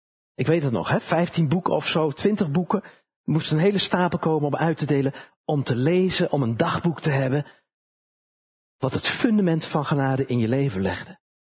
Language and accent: Dutch; Utrecht, Netherlands; ik kom uit Utrecht met een stadsjochie. En ik speelde aan de overkant van de Kroezelaan, waar nu de jaarbeurs is.